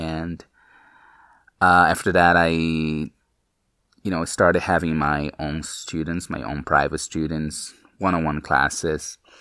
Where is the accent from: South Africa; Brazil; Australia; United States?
Brazil; Fortaleza, Ceará; first language pt; English is a second language; I'm from Brazil, from a city called Fortaleza, that's in northeast of the country, and it's a city by the ocean. It's really pretty.